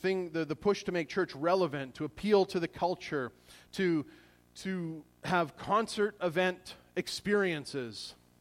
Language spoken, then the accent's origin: English; Alberta, Canada; I grew up just outside of Edmonton.